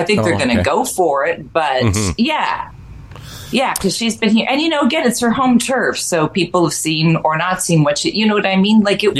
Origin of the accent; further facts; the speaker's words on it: Canada; look, I'm Canadian, so I don't have a dog in the race